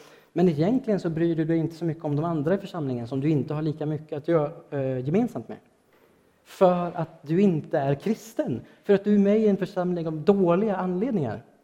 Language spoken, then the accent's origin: Swedish; Sweden; Fast jag är svensk och inte ens tycker om att kramas.